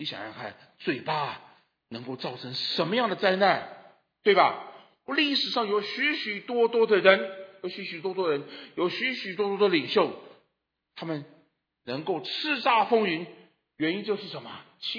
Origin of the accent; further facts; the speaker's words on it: China; 我们中国人最喜欢搞这个